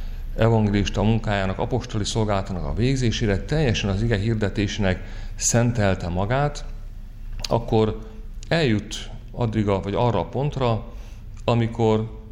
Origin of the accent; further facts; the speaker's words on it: Hungary; Magyarországon felnőve körülbelül azt tapasztaltam